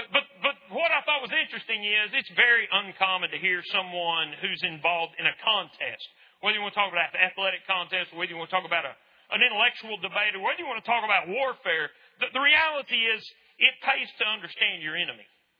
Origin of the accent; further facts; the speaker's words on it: Lubbock, Texas, United States; growing up in Lubbock, Texas in the 60s and 70s, I've become a soccer fan